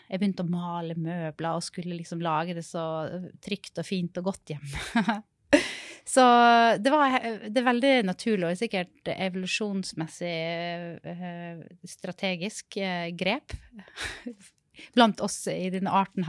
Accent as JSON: {"language": "Norwegian", "region": "Møre og Romsdal", "country": "Norway", "said": "tidligere når jeg kommer fra Sunnmøre, og har vært veldig glad i disse toppene, uten trær."}